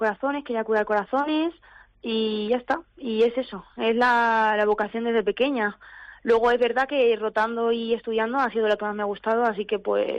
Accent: Ciudad Real, Castilla-La Mancha, Spain; also born or lived in Madrid; aunque nací en Madrid, enseguida me vine aquí a Ciudad Real, siempre he vivido aquí y también estudié aquí la carrera

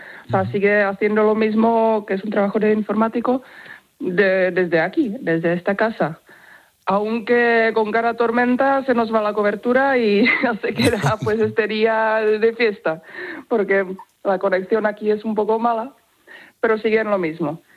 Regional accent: Czechia; Spanish is a second language; moved away as an adult; now in Spain; soy de República Checa, pero llevo viviendo en España unos 11 años. Y en este pueblo, bueno, unos 2 años y medio.

